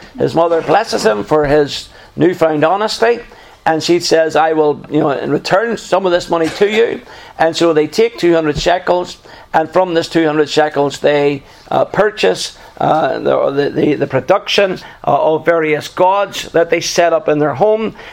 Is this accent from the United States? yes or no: no; United Kingdom; from my part of the world in Scotland and Wales are sometimes referred to by our American brethren as being English. As if. But obviously you know we're not English, and we know we're not English.